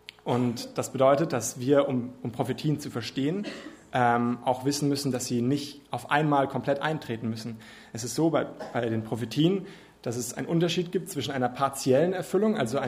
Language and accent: German; Munich, Bavaria, Germany; Ich als Münchner darf den Vergleich benutzen.